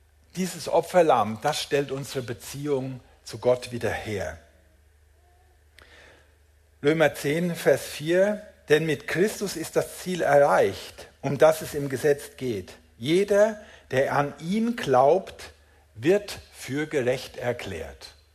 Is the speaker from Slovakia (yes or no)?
no; Germany; ich sage jetzt das Deutsch und deutlich, ihr hört schon, ich bin aus Deutschland, ich darf das.